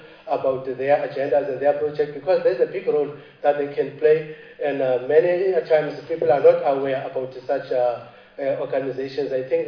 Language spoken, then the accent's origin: English; Khayelitsha, Western Cape, South Africa; from Ward 90 Khayelitsha.